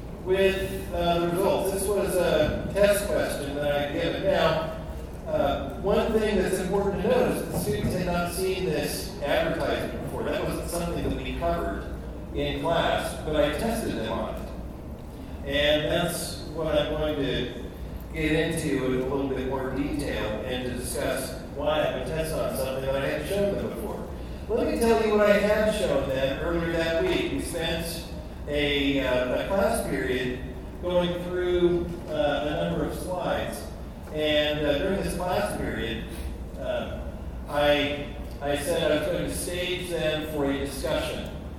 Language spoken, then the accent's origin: English; Pacific Northwest, United States; And I'm from the Pacific Northwest.